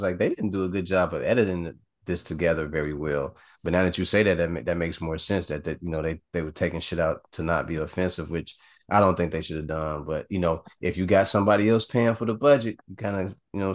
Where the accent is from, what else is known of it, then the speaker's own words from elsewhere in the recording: Chicago, Illinois, United States; I'm from Chicago, man.